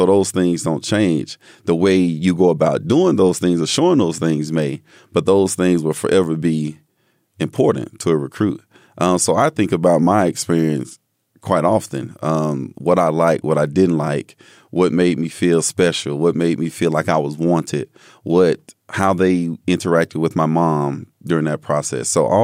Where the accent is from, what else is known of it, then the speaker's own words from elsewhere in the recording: Ensley, Alabama, United States; also born or lived in New York; So I was born in New York. I lived there for about a year and a half, 2 years, then moved to a small town, Ensley, in Alabama. And it was probably about 8x8 blocks.